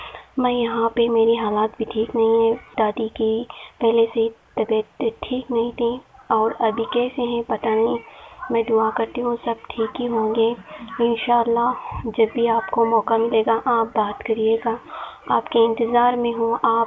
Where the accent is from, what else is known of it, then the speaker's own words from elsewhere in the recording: Bengaluru, Karnataka, India; मैं बेंगलोर की रहने वाली हूँ